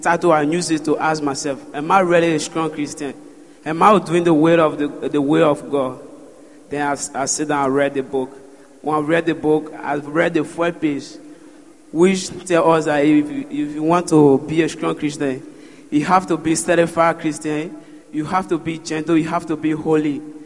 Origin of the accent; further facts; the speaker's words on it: Liberia; now in Ghana; And when I was coming from Liberia, what brought me meaning in Ghana is music.